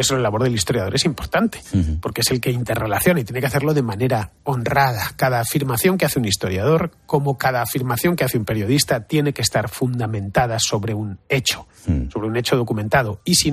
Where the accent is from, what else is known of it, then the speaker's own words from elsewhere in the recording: Madrid, Community of Madrid, Spain; Yo soy hijo, nieto, bisnieto, tataranieto de madrileños. Soy madrileño desde que se inventó la cosa. Entonces, bueno, pues no tengo pueblo.